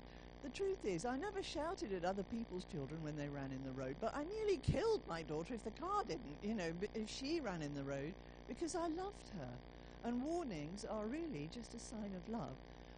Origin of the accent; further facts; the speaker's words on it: South Africa; I come from South Africa, and I don't know if you know, but South Africa has been struggling for the last few years with drought.